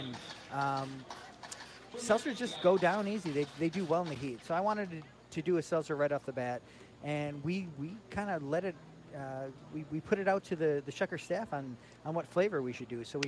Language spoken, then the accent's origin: English; Milwaukee, Wisconsin, United States; moved away; Well, I grew up just loving baseball, and I I hail from Milwaukee. I moved down to the coast about 7 years ago